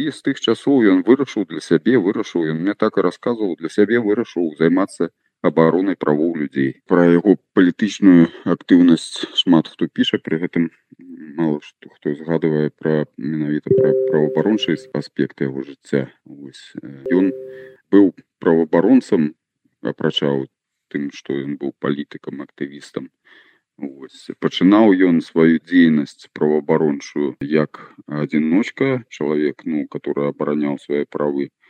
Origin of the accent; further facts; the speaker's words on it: Barysaw, Minsk Region, Belarus; я з Борисова так само